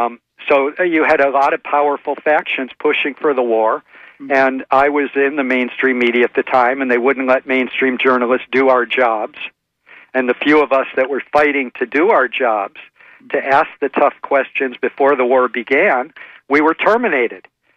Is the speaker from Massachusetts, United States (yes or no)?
no; Michigan, United States; I grew up in Michigan where there was expanding middle class.